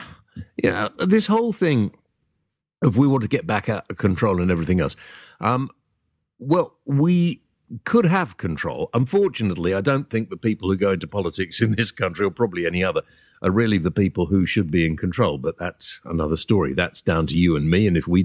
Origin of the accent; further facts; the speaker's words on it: Wales, United Kingdom; as a Welshman, my mother was born in Rumney in the Valleys.